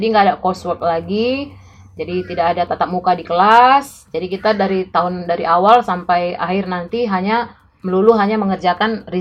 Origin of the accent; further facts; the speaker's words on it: Kupang, East Nusa Tenggara, Indonesia; Dan di sini saya dari Indonesia, berasal dari tinggal dan bekerja di Kupang, NTT. Ya, jadi di agak ini ya, agak jauh dari pusat di Indonesia Timur lah ceritanya